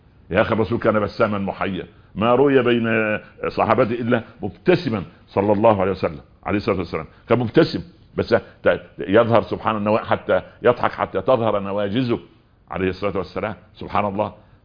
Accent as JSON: {"language": "Arabic", "region": "Upper Egypt", "country": "Egypt", "said": "او زي ما يقولوا الشوام وعندنا في الصعيد طنجرة وليجد غطاها"}